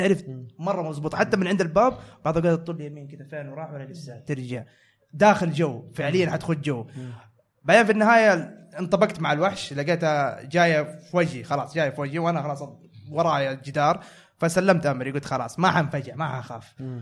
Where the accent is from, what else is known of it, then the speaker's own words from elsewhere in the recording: Jeddah, Makkah Province, Saudi Arabia; ترى عندنا في جدة قبل كذا زمان